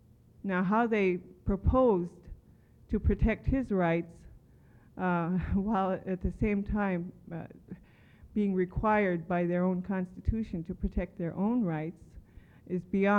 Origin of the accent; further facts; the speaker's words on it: Unalakleet, Alaska, United States; we are from Unalakleet. I'm Inupiaq